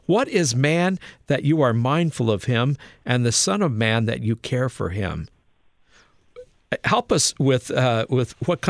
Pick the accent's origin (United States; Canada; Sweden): United States; Wyoming; You know, I grew up in Wyoming, Ingo.